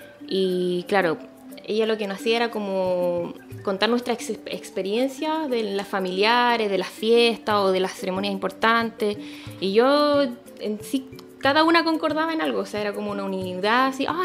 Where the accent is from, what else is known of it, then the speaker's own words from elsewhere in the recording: Valparaíso, Chile; born there; yo nací aquí en Valparaíso porque mi mamá se enamoró. Se enamoró y se vino para acá.